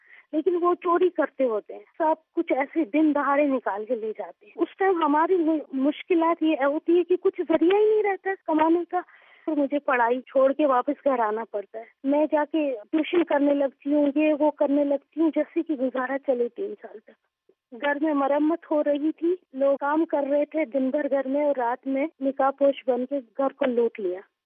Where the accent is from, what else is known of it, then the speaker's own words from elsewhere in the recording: Mumbai, Maharashtra, India; born there; ہمارے والد صاحب سرکاری ملازم تھے, ان کا تبادلہ ہر 5 سال بعد ہوتا تھا. بڑے بھائی جان کی پیدائش کشمیر میں ہوئی اور ہم دو بھائی بہنوں کی پیدائش بمبے میں ہوئی. بچپن اور جوانی مختلف ریاستوں میں گزرا اور تعلیم مختلف ریاستوں میں پائی.